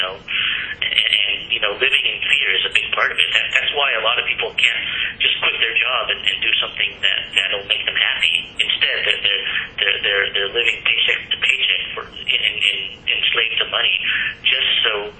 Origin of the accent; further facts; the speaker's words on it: United States; You know, whereas when I grew up in America, I noticed a lot of people